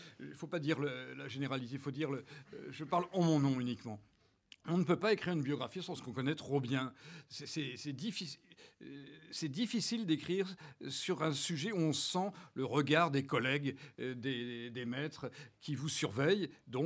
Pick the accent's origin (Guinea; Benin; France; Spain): France; Normandy; puisque moi-même, je suis normand aussi.